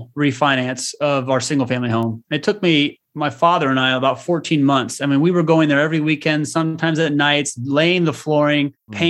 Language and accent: English; Omaha, Nebraska, United States; Yeah, I was born and raised in the Omaha area.